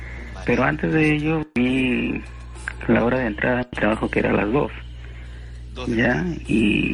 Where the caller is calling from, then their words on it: Ventanilla, Callao, Peru; De Ventanilla.